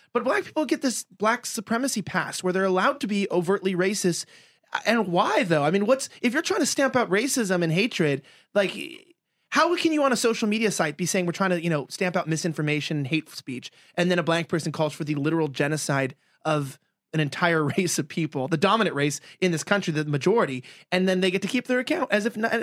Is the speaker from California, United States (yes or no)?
yes; Los Angeles, California, United States; is something that I grew up with in Los Angeles, because Los Angeles is a very self-segregated region